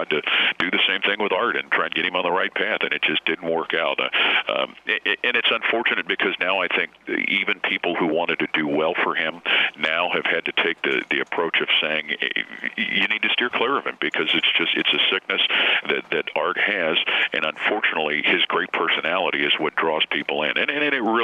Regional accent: Cincinnati, Ohio, United States; But then I worked in my hometown of Cincinnati

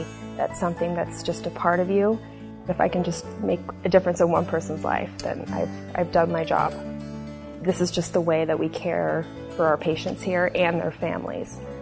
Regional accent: Hastings, Nebraska, United States; I was born and raised here in Hastings, Nebraska.

